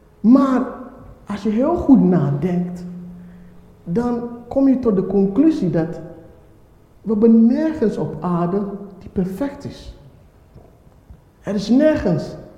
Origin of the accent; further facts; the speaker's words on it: Ghana; Dutch is a second language; also born or lived in England; als ik hier vergelijk met Ghana, waar ik vandaan kom, het is perfect hier.